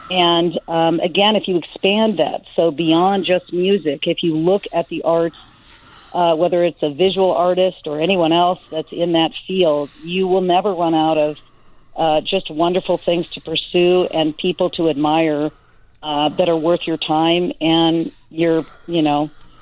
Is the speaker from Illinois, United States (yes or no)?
yes; Champaign, Illinois, United States; I grew up in Champaign, Urbana, and my father was a physician. My mother was a retired nurse.